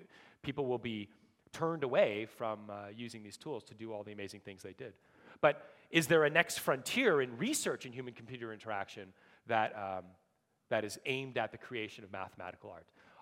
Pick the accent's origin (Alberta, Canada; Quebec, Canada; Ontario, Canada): Quebec, Canada; Montreal; You know, I grew up in Montreal.